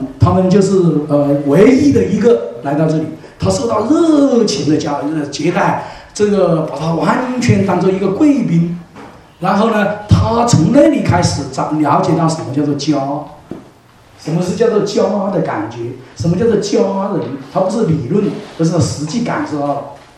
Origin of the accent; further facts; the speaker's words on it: Hong Kong; 我们香港人比较了解一点